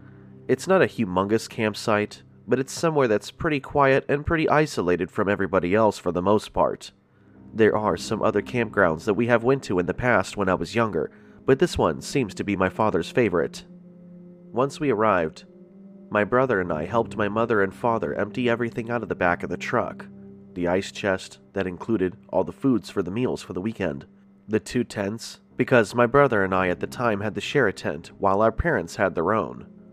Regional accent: Stockbridge, Georgia, United States; moved away as an adult; now in Norfolk, United States; I am 26 years old. I am from Stockbridge, Georgia, which is just south of Atlanta. I've lived here primarily most of my youth.

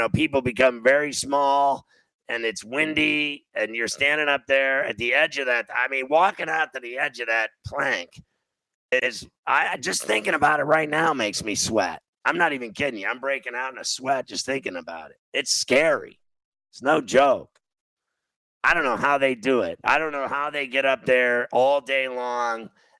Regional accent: Mount Lebanon, Pennsylvania, United States; also born or lived in Valparaiso, Indiana; I think they had one in Mount Lebanon where I grew up in Pittsburgh and at the high school or whatever.

